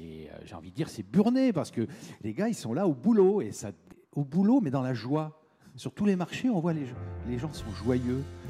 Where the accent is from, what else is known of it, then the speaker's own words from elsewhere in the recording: France; un marché chez nous, en France